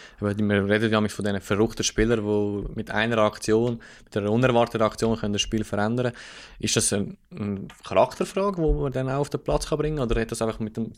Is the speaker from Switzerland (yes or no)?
yes; Aargau, Switzerland; Also ich als Aargauer musste dann lachen